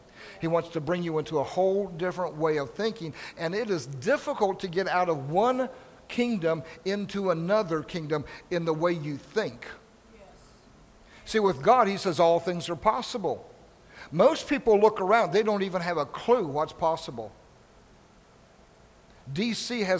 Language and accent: English; Midwest, United States; I have never felt so cramped in my life. I'm coming from the Midwest.